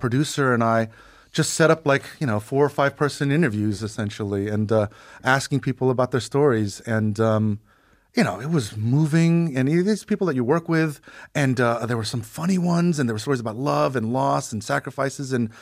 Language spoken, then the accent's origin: English; Bronx, New York, United States; born there; I was born in the Bronx and blah, blah, blah.